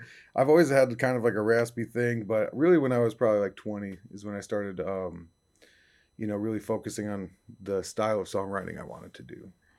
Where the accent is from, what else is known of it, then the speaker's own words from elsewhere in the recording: New York, United States; But I'd say that from my hometown, I grew up maybe 4 miles away from … Midnight Ramble.